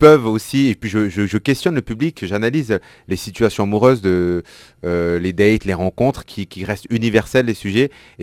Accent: France; moi je suis français, algérien, mais j'ai grandi en France, j'ai grandi dans l'un des plus grands quartiers gitans du monde.

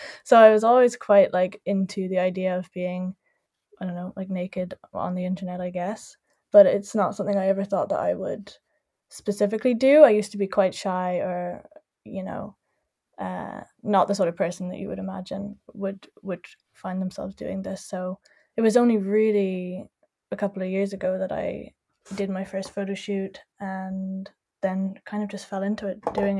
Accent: Ireland; moved away; So that was just a few months after I moved here from Ireland.

